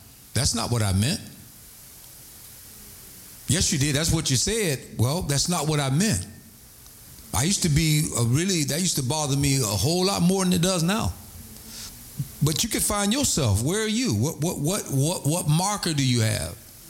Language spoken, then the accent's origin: English; Florida, United States; I could handle it because I was from Florida. I was used to mosquitoes and stuff like that.